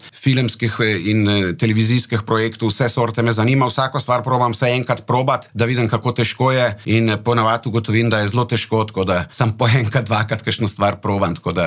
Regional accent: Inner Carniola, Slovenia; da sem Hribec v dolini, mi pravijo tudi, da sem Cerkničan, tako da vse skupaj nekako zapakiram, pa rečem, da sem Notranjec, sem povsod po malem živo

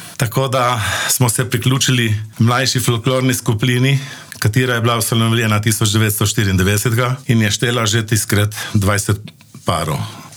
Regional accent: Lokavec, Gorizia, Slovenia; now in Postojna, Slovenia; Ja, prihajam iz Lokavca pri Ajdovščini. V Postojno me je zaneslo življenje, mlado. Kot 17-letni fant sem prišel v Pivko delat

